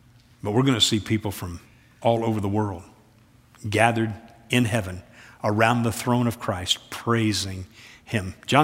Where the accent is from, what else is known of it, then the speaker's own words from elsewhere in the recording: Kentucky, United States; As a teenage kid, I'm from Kentucky. You know, I'd be out on the basketball court. We had a basketball goal, as almost every home in Kentucky when I grew up, on the driveway.